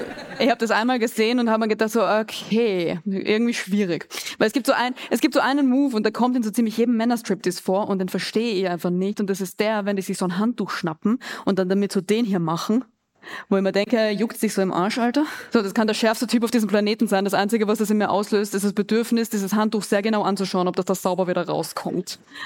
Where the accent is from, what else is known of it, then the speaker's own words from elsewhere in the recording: Graz, Styria, Austria; also born or lived in Vienna; Ich bin ja, wie gesagt, in Graz aufgewachsen.